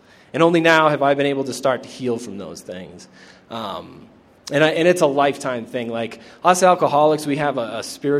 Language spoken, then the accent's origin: English; Portland, Maine, United States; I'm an alcoholic from Portland, Maine.